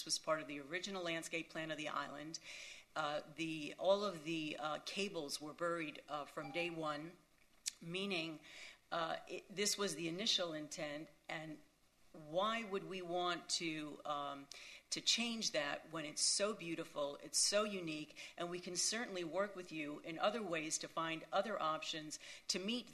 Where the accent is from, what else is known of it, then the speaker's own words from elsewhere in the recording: Miami Beach, Florida, United States; I reside at 21 Lagoras Circle, and I have been, I was born on Miami Beach, so I've lived on Miami Beach all my life